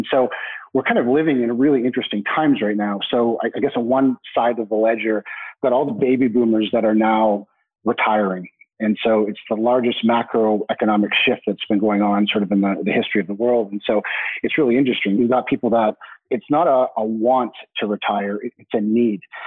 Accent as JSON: {"language": "English", "country": "Canada", "said": "so I'm Canadian by nationality, so but I sort of identify as a bit of a global citizen. So I sort of split time between homes in Vancouver, BC, and London, England."}